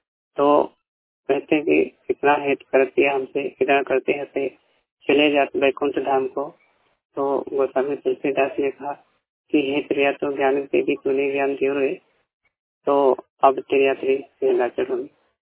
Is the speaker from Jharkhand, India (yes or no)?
no; Uttar Pradesh, India; मैं उत्तर प्रदेश डिस्ट्रिक्ट से बिलोंग करता हूँ।